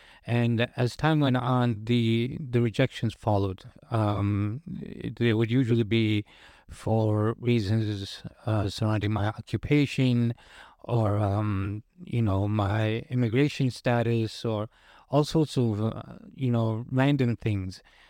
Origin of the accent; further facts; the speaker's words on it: Chicago, Illinois, United States; I'm originally from Chicago. I have friends and family there.